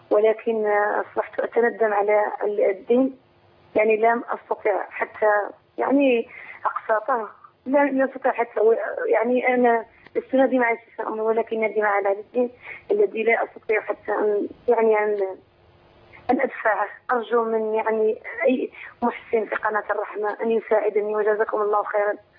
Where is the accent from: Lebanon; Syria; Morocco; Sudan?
Morocco; أنا شابة من المغرب.